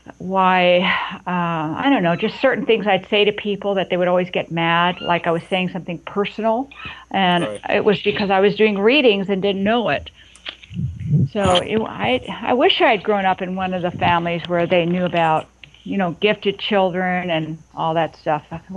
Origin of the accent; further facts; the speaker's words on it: New York, United States; You know, I'm a New Yorker. Doesn't happen to me.